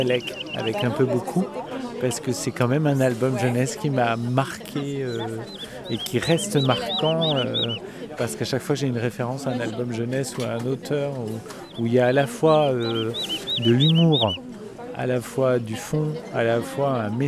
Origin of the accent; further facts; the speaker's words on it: La Ferté-Bernard, Pays de la Loire, France; je suis de la Ferté-Bernard, et tout en haut de la région